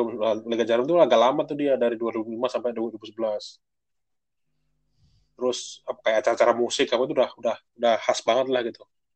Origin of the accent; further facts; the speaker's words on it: Kediri, East Java, Indonesia; Dulu kan gue dari Kediri ya.